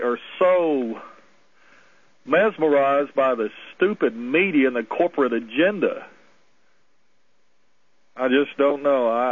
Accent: Texas, United States; Incidentally, I am originally from Texas

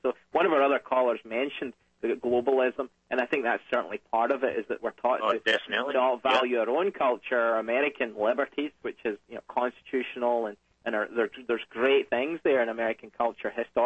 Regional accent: Hamilton, Scotland, United Kingdom; Yeah, I'm from Hamilton.

